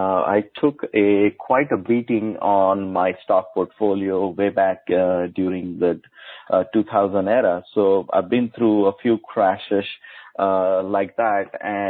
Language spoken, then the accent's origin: English; India; English is a second language; moved away as an adult; now in United States; I am a typical immigrant story. I came from India for my master's. I studied at Clemson University from 97 to 98